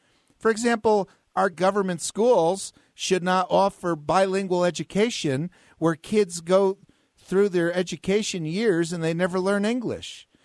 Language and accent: English; New Jersey, United States; my great-grandfather was born in Italy. And we grew up in New Jersey, and there were Italian ghettos